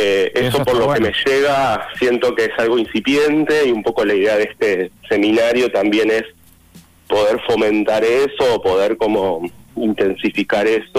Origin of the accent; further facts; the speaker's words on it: Santa Rosa, La Pampa, Argentina; moved away as an adult; Sí, soy de Santa Rosa, La Pampa, me fui de Santa Rosa a los 18 años, tengo 43, así que hace como 20 y pico de años. Sí, de La Pampa, acá.